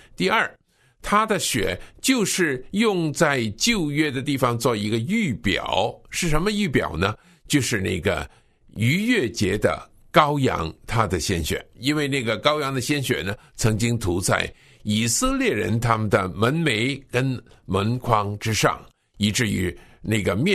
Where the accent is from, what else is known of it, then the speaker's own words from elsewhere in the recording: China; 这就是我们今天特别是我们中国人的应该注意的一个重点